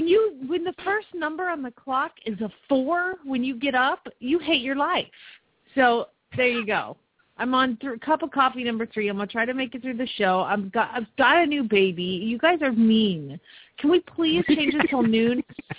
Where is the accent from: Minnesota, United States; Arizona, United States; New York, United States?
Arizona, United States; Phoenix; from Phoenix, Arizona